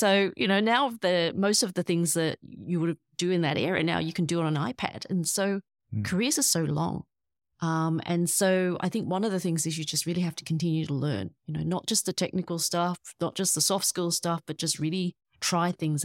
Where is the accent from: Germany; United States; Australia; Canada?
Australia; I grew up in Australia, and unlike most Asian Australians, I grew up on a diet of white bread, Vegemite sandwiches and meat pies